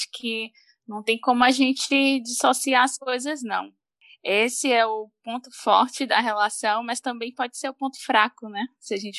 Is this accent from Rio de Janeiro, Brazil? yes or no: no; Salvador, Bahia, Brazil; Sou de Salvador, Bahia. Morei 3 anos em Cipó, que é a cidade pequenininha. Quase do tamanho de um bairro